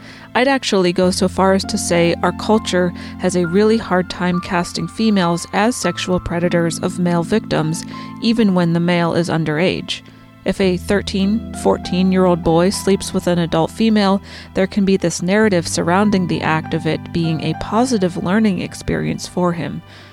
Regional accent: New England, United States; Some of them were superficial, like we're both from New England

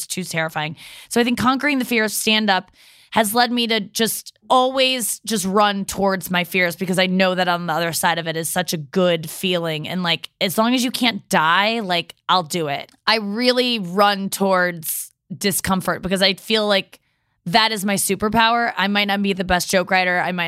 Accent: Midwest, United States; I'm from the Midwest.

